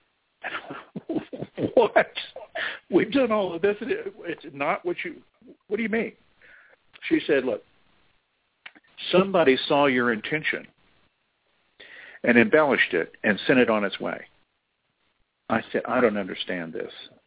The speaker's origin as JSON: {"language": "English", "region": "Texas", "country": "United States", "said": "No, I'm from Texas."}